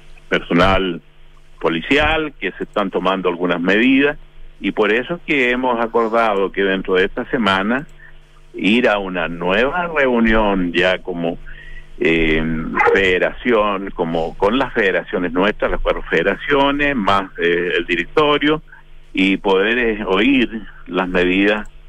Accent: Chile; los perjudicados somos todos los chilenos

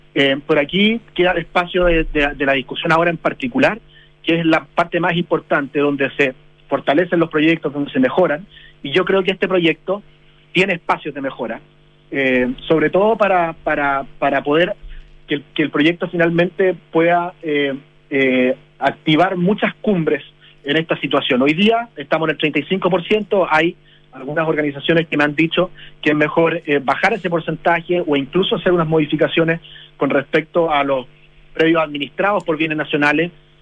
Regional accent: Chile; lo que nos identifica como chilenos

